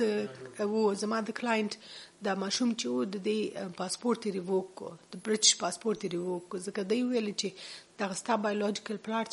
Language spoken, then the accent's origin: Pashto; Afghanistan; زه افغان یم مسلمان یم